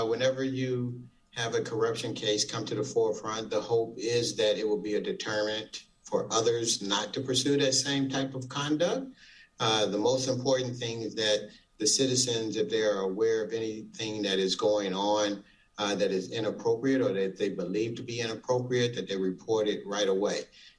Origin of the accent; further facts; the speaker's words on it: Chicago, Illinois, United States; It has been ever since I was a young kid growing up in Chicago.